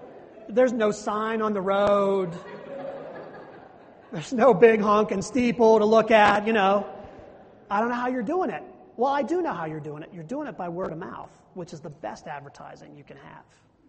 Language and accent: English; Pennsylvania, United States; Well, he's from Central Pennsylvania. I'm from Western Pennsylvania.